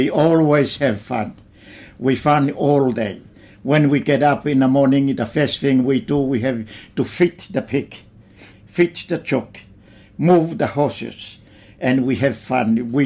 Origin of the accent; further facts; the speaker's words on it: Lotofoa, Ha'apai, Tonga; English is a second language; I grew up in Tonga, and in a little island is called Lotofoa. The island is 4 villages, mm-hmm. and it's called Foa, and that's where I grew up.